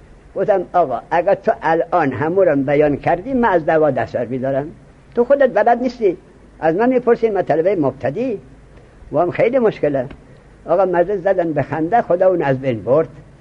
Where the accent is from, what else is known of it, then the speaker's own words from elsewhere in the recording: Mashhad, Razavi Khorasan, Iran; گفتم من از مشهد هستم،